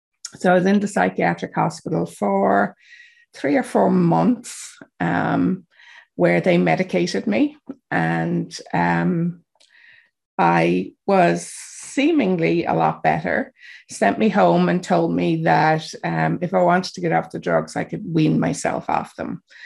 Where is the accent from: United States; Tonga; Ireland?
Ireland; as I'm sure you can hear, I'm from Ireland. I grew up in Ireland. I am the eldest of 9 children.